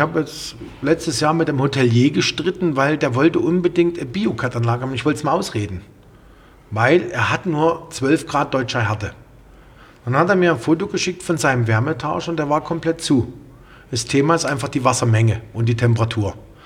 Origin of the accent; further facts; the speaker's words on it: Austria; wir kommen aus Österreich